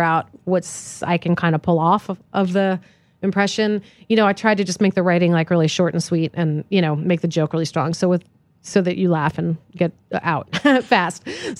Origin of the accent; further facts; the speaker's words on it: East Coast, United States; I grew up on the East Coast.